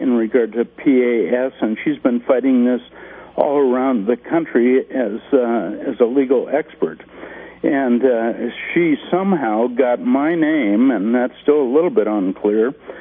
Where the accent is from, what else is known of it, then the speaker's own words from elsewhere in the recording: Montana, United States; And I'm at the meeting at Mount Hermon, and several people are coming up to me when they find out I'm from Montana and said, what are you doing in Montana?